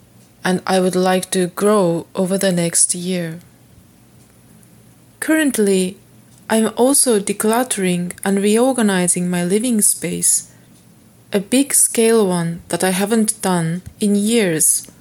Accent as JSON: {"language": "English", "country": "Japan", "tie": "born or raised there", "said": "As you know, I grew up in Japan, where Christmas is a fairly new tradition."}